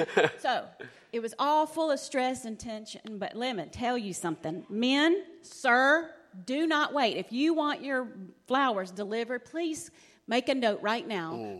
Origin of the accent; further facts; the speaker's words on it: Mississippi, United States; The bad memories that are embedded in me about Valentine's Day come from my family growing up in Mississippi.